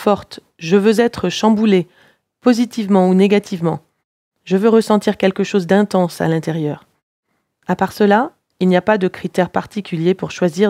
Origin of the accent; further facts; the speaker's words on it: Paris, Île-de-France, France; now in Los Angeles, United States; si l'on me demandait de dire d'où je viens, je dirais que je suis parisienne. C'est là où je me suis construite, où sont mes amis et ma famille.